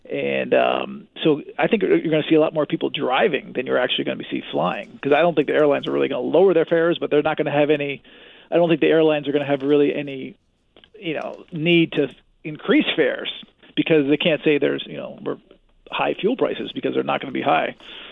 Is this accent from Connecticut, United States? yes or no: yes; Connecticut, United States; now in Los Angeles, United States; I'm in my home state of Connecticut.